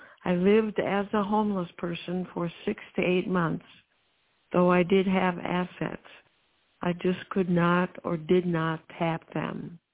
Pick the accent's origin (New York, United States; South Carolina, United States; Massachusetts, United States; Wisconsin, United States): Wisconsin, United States; La Crosse; moved away as an adult; I was raised in La Crosse, but left for 40 years. I first of all joined the Air Force